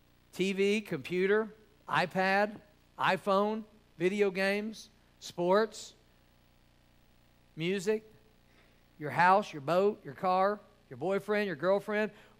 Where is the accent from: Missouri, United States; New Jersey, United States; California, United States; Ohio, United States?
Missouri, United States; Cape Girardeau; moved away as an adult; I was raised in Cape Girardeau, Missouri, and went to Bible college at 18 years old.